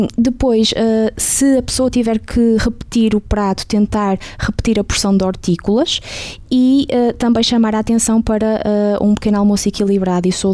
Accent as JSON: {"language": "Portuguese", "region": "Braga", "country": "Portugal", "said": "Eu sou de cá de Braga, portanto tenho raízes nortenhas"}